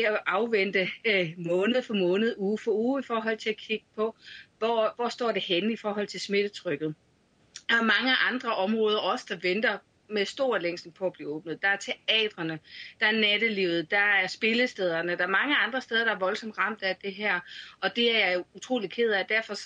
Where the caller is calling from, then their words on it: Skagen, North Denmark Region, Denmark; Jeg er med her fra Skagen, så jeg håber, at forbindelsen holder.